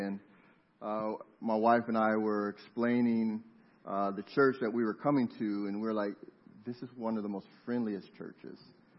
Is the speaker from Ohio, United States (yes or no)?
no; Los Angeles, California, United States; Growing up in Los Angeles, we didn't really get fall too much, you know.